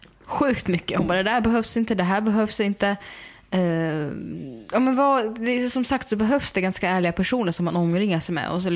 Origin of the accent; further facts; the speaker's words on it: Smedjebacken, Dalarna County, Sweden; Så att jag åkte till Smedjebacken till Dalarna där jag växte upp.